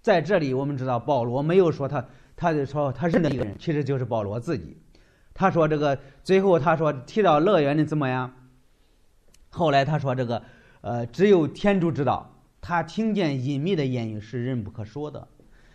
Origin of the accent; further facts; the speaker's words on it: China; 我知道，我是生在中国，我长在中国，我知道中国是个实在的地方。